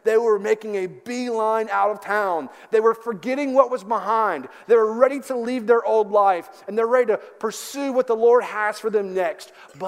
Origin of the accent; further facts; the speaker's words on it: Lexington, Kentucky, United States; Growing up in Kentucky, I saw a lot of horses, and that's a part of the culture that I grew up in the Lexington area.